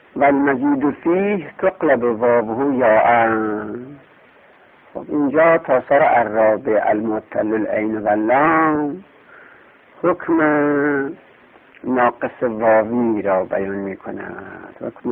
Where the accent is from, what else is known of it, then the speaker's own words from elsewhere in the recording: Lorestan, Iran; accent: Lorestani; ولی لهجه ما لرستانی ها مخصوصا در ترهان ما و عادی نوند ما هم چنین میگن